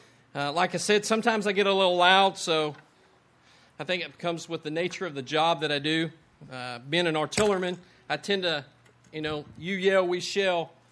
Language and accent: English; Lubbock, Texas, United States; now in Hawaii, United States; Growing up in Lubbock out in West Texas, you don't see enough water to really understand its power, to understand its strength.